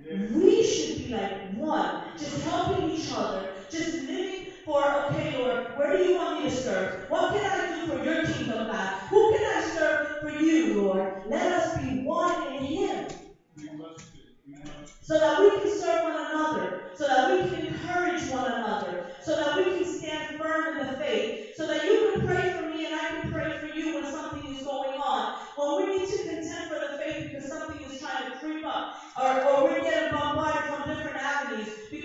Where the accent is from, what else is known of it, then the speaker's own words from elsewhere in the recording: United States; even though I'm Puerto Rican, I've never been, I was born and raised in the States.